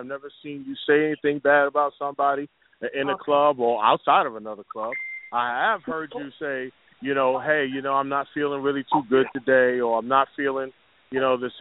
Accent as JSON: {"language": "English", "region": "New York", "country": "United States", "said": "You know, of course, I'm from New York, but I fly up there."}